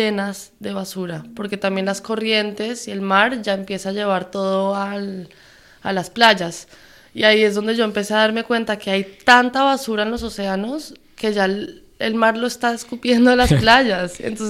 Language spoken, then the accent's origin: Spanish; Colombia; now in Spain; Empezamos el inglés y yo, que soy de Colombia.